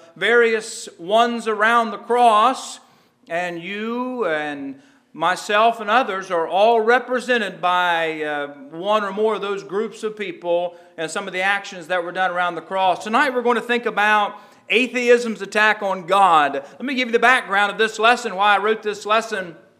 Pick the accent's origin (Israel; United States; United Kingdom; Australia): United States; because I am an American, and I live here